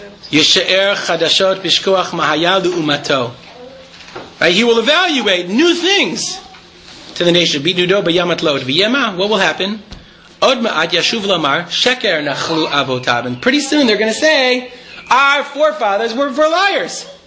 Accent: United States; moved away as an adult; now in Israel; but I'd like to speak in English because I'm from America."

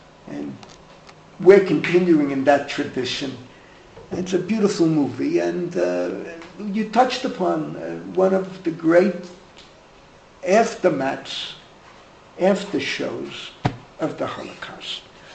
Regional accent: Bronx, New York, United States; I grew up, I told you a thousand times over, I grew up in the Bronx, there were 700,000 Jews there.

